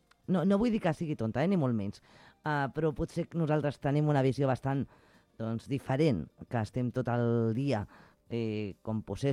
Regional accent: Barcelona, Catalonia, Spain; el Basi i jo, que som de Barcelona

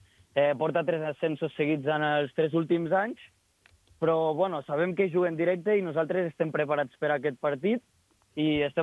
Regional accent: Andorra; és un avantatge que tenim els que som d'Andorra, molt orgullós de poder representar el meu país amb aquestes competicions

